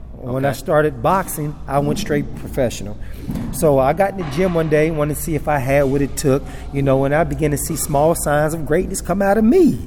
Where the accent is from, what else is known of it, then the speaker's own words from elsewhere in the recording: Louisville, Kentucky, United States; I moved from St. Louis, St. Louis, Missouri. I was down there. I was like I say, after my uncle passed and I came back home, I was already thinking about moving back home to Louisville.